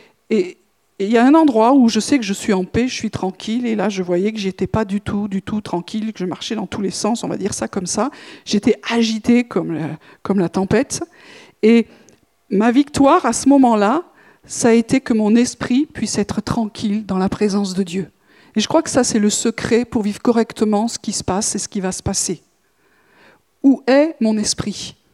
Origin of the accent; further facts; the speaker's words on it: Toulouse, Occitanie, France; Et on est du Mirail, on sait où sont les réseaux, les machins, etc.